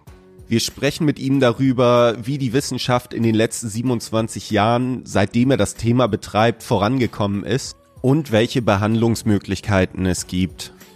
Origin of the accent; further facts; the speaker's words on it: Pinneberg, Schleswig-Holstein, Germany; Ich komme ja auch aus Pinneberg und wohne hier auch noch.